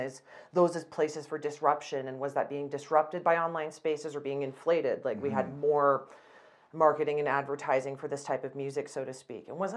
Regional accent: California, United States; Growing up in California was just so special in so many different ways.

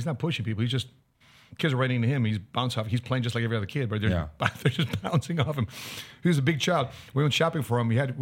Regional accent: Philippines; Because I'm Filipino, I got to take my shoes off.

